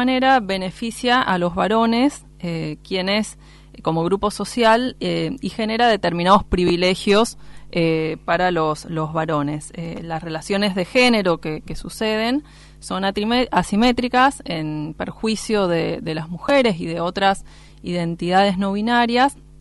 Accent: Mendoza, Argentina; soy mendocina.

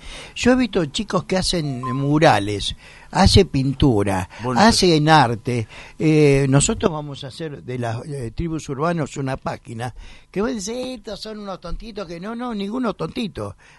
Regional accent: Buenos Aires, Argentina; Yo soy romántico, soy un bohemio. Empedernido, como buen porteño, el porteño es el hombre del cafetín

